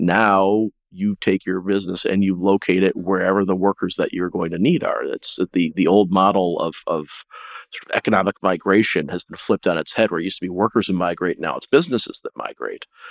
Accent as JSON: {"language": "English", "town": "Detroit", "region": "Michigan", "country": "United States", "tie": "born or raised there", "said": "cities, my hometown of Detroit, buying one piece of land for an auto plant expansion"}